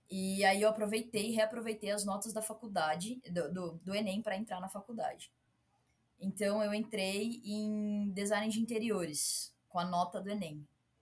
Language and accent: Portuguese; Campinas, São Paulo, Brazil; Ah, eu sou de Campinas, São Paulo. Eu nasci aqui, cresci aqui e desde sempre estudei sempre na região aqui de Campinas mesmo.